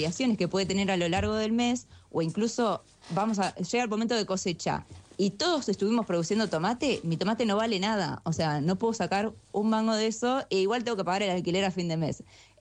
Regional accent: La Plata, Buenos Aires Province, Argentina; Yo soy nacida y criada en La Plata

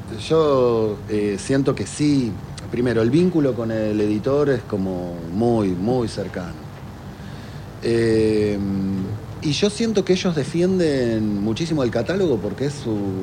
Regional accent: Rafael Calzada, Buenos Aires Province, Argentina; Sí, yo soy de Calzada.

